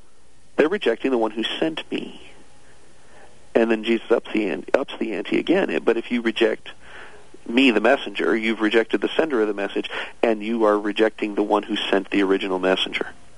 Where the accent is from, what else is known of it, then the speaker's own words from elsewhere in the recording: St. Louis, Missouri, United States; I grew up in the St. Louis area.